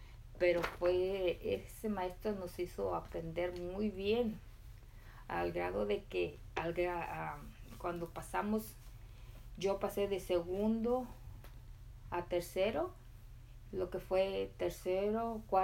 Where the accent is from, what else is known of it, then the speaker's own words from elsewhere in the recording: Mexico; now in United States; I crecí en México, en un ranchito muy apartado de la ciudad.